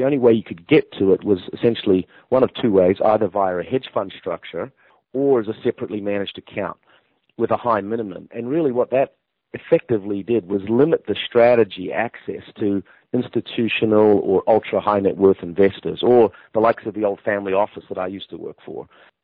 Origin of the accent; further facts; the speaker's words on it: New Zealand; I'm originally from New Zealand.